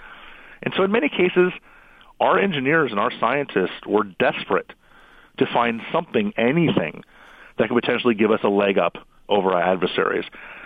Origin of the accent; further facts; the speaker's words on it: Miami, Florida, United States; I'm from Miami. I've lived through 12 hurricanes in Miami.